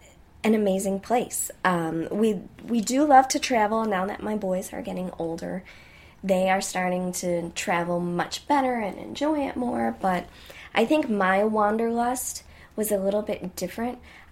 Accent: Chicago, Illinois, United States; And since I grew up in Chicagoland, it was really awesome

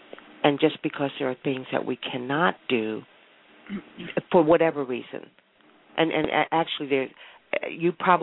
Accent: Los Angeles, California, United States; Yes. That's where I grew up, as a matter of fact.

